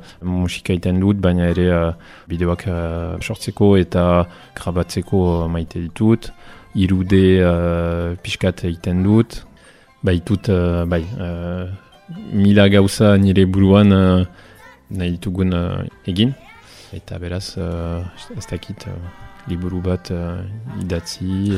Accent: Tuscany, Italy; Basque is a second language; now in France; ongeta sortzi urte ditut eta emeritzen bizi naiz. Italiakoa naiz, Toskanakoa, baina 2000 eta batetik euskaren bizi naiz. Ziburu eta Donibane loitzunen artean handiten nintzen.

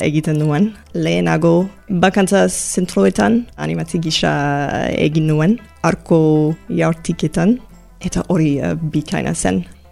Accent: Toronto, Ontario, Canada; Basque is a second language; moved away as an adult; now in Bayonne, France; Eta okina naiz, hemen Baionan. Eta bai. Toronton sortu nintzen. Toronto, Kanadako hiri handiena da. Handia da. 3 milioi biztanle badira, beraz niretzat Euskal Herrira etorri pixkat bitxia izan zen, bai, lehenago. Orain normala da.

